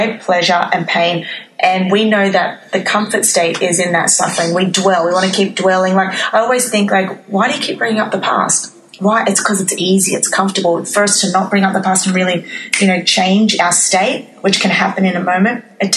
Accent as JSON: {"language": "English", "country": "Australia", "tie": "born or raised there", "said": "I was born and raised in Australia, but my family were born and raised in Cyprus. So when we came to Australia, I looked different."}